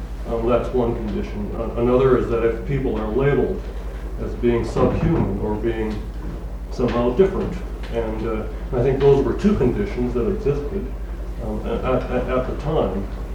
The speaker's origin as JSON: {"language": "English", "country": "Canada", "lives_now": "United States", "said": "Well, I'm not a citizen of the United States, I'm a Canadian"}